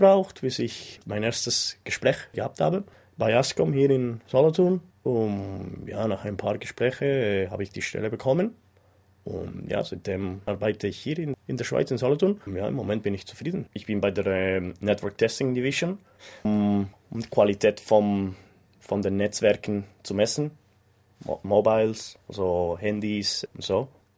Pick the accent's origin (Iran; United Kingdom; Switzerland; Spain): Spain; Madrid, Community of Madrid; Ich bin in Madrid geboren, 1984.